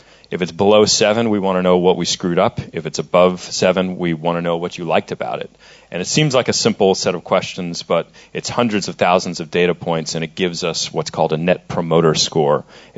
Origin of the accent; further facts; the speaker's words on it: Austin, Texas, United States; I'm from Austin, Texas.